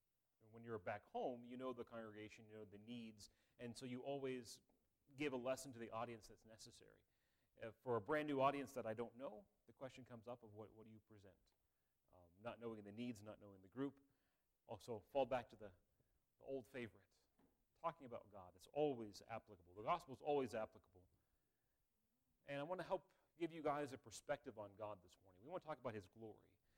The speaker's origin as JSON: {"language": "English", "region": "West Virginia", "country": "United States", "said": "I was telling him I was from West Virginia."}